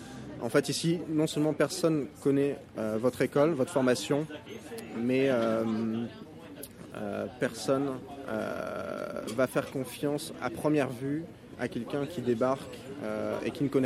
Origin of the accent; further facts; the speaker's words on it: Lille, Hauts-de-France, France; moved away as an adult; also born or lived in Paris; now in Montreal, Canada; je suis originaire de Lille, nord de la France, et je suis arrivé à Montréal en juillet 2013. Avant de venir à Montréal, je travaillais à Paris pendant 3-4 ans